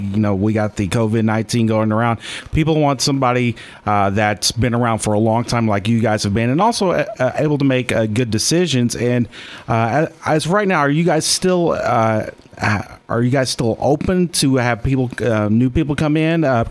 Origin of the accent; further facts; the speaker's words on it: Oklahoma, United States; now in Kansas, United States; when I moved up here to Kansas, I was originally from Oklahoma. I had to get some different car insurance because I moved over state lines.